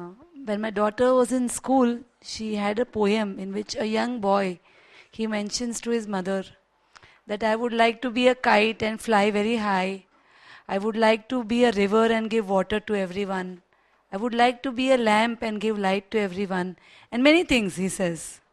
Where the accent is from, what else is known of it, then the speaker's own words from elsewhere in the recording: Karnataka, India; I remember growing up in Karnataka.